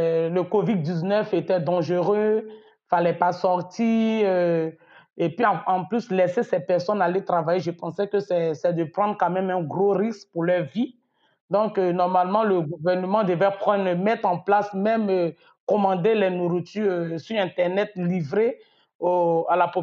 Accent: Abidjan, Côte d’Ivoire; Mais c'est mes origines, c'est là-bas que je suis née. Je suis né à Abidjan dans un quartier qu'on appelle Abobo. J'ai été élevé par mon père et ma mère.

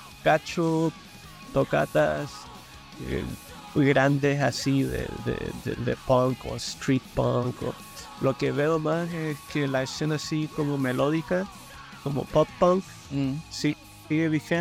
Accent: Viña del Mar, Valparaíso, Chile; Ahora, yo, por ejemplo, yo soy de Viña, ¿cachai? Estoy súper cercano al agua

